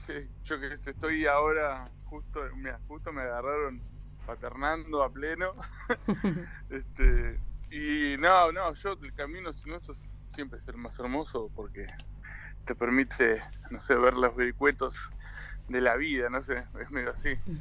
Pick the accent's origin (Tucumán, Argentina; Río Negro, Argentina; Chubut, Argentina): Chubut, Argentina; Comodoro Rivadavia; De acá, comodorense